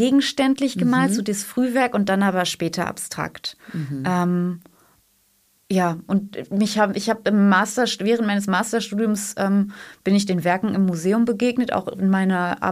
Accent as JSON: {"language": "German", "town": "Cologne", "region": "North Rhine-Westphalia", "country": "Germany", "said": "ich komme aus der Stadt Köln"}